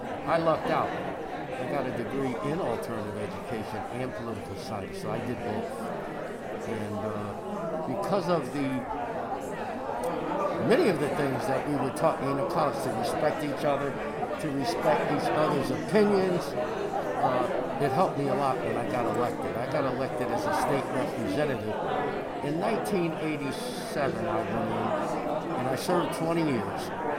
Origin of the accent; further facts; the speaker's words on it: Waterbury, Connecticut, United States; I'm from Waterbury